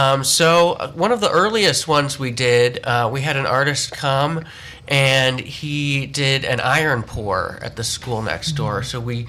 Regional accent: Gary, Indiana, United States; I was born in Gary, so I've lived most of my life in Gary, and grew up born in 1983, just to date me. I'm 35 years old

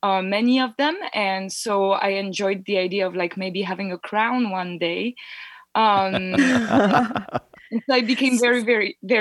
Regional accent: France; English is a second language; So I was raised in France, as I said. So I went to school in France in countryside schools at first.

